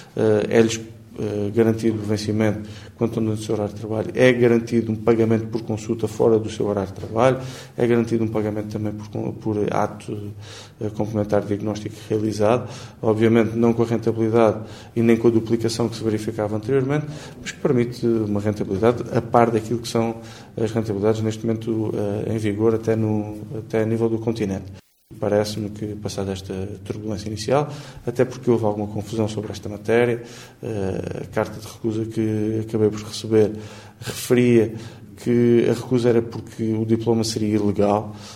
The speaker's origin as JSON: {"language": "Portuguese", "region": "Azores", "country": "Portugal", "said": "Todos nós, como açorianos e açorianas, temos vindo a sofrer"}